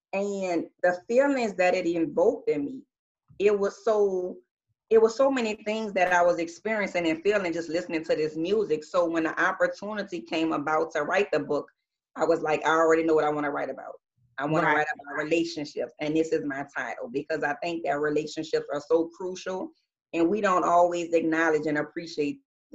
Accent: New Orleans, Louisiana, United States; I'm from New Orleans. I am an author, speaker, relationship coach, and a minister-elect.

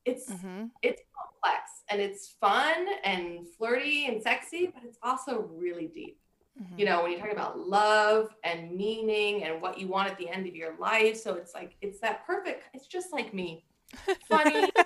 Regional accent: United States; I'm American. We use the term dating.

